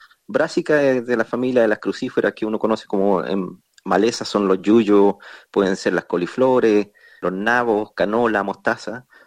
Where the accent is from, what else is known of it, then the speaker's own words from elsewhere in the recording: Chile; moved away as an adult; now in Melbourne, Australia; Personalmente, soy original de Chile, pero he estado en Australia por más de 25 años.